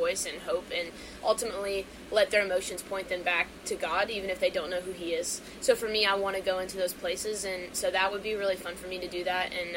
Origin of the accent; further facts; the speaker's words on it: Ohio, United States; I mean, I'm from Ohio, so Ohio State is, like, my, you know, basketball team.